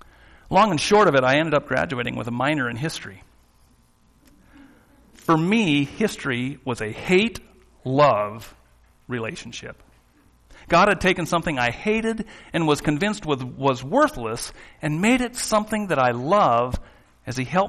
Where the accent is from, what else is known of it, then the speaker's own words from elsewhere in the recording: Alaska, United States; also born or lived in Washington; I had played baseball growing up in Alaska, and while I wasn't much of a hitter, I was a pretty good fielder